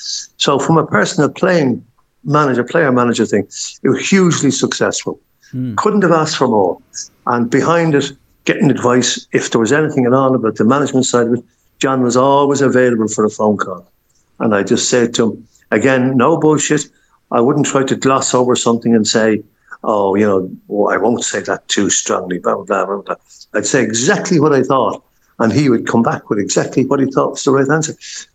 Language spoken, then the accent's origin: English; Ireland; where do I come from? I come from Ireland.